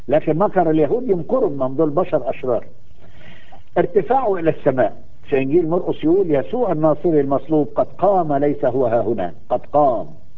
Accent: Egypt; والقصص اللي عندنا في مصر دي

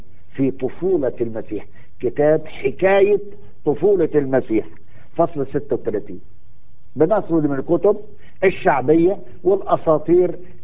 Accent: Egypt; والقصص اللي عندنا في مصر دي

